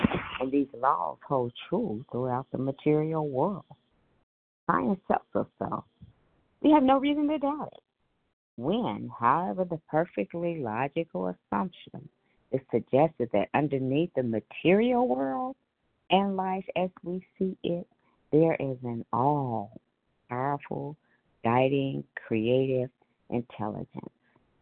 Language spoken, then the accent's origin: English; Ohio, United States; and I am from Ohio.